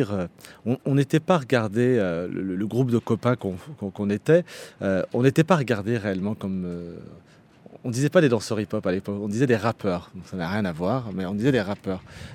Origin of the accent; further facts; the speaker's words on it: Saint-Priest, Auvergne-Rhône-Alpes, France; J'ai grandi dans un quartier, donc à Saint-Priest, effectivement.